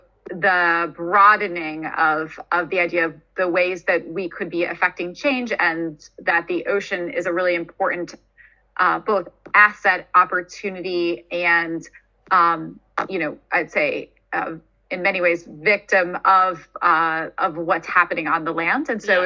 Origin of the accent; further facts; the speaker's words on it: Brooklyn, New York, United States; and you know, from there, from growing up in Brooklyn, I went into engineering